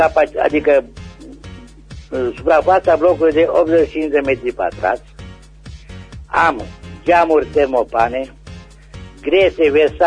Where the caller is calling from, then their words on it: Lugoj, Timiș County, Romania; De la Lugoj, sunt de la Lugoj